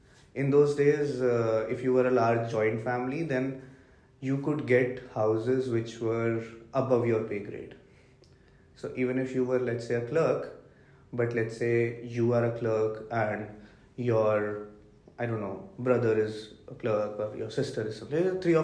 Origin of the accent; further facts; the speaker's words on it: Aligarh, Uttar Pradesh, India; So I'm from North Indian state. I'm from India, from a state in North India called Uttar Pradesh, and a western Uttar Pradesh town called Aligarh, which is famous for the Aligarh Muslim University, which started there around 1878.